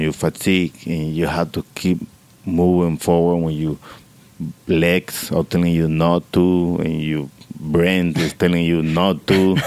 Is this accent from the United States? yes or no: no; Dominican Republic; English is a second language; Yes, I'm from Dominican Republic.